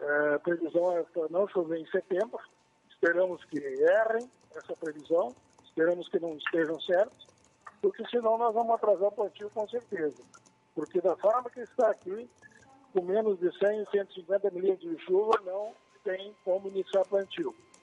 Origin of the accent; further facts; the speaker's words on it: Brazil; vamos acreditar, como brasileiro que somos, no nosso país.